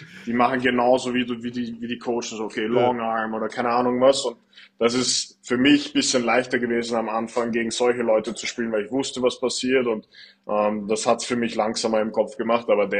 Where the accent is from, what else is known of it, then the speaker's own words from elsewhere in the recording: Vienna, Austria; Woher bist du eigentlich? Und ich so, ja, Österreich, Bruder, weißt du? Und er so, ja, aber wo? So, sag mal deine Stadt. Ich so, Wien.